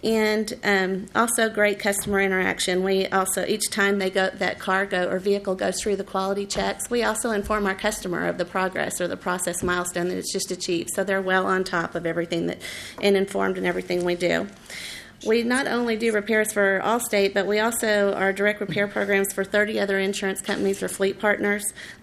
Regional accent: Texas, United States; I am from Texas, and I'm a 24-year veteran of the collision repair industry

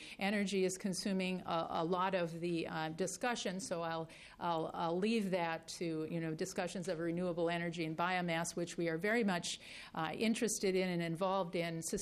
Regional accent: Minnesota, United States; I am a farmer from Western Minnesota. I'm a fifth-generation farmer.

